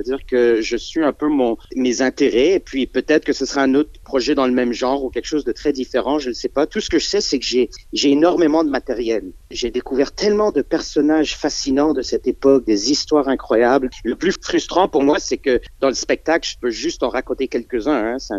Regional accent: Montreal, Quebec, Canada; Mon premier groupe, quand j'étais jeune à Montréal, je suis pas si vieux

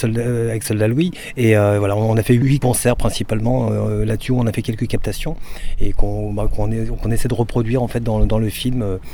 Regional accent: Lorient, Brittany, France; On est vraiment des Lorientais, oui.

